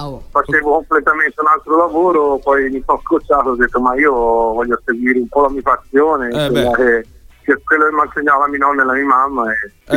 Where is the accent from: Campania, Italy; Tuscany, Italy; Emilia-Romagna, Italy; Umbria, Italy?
Tuscany, Italy; Grezzano; now in Vigevano, Italy; Io sono di Grezzano.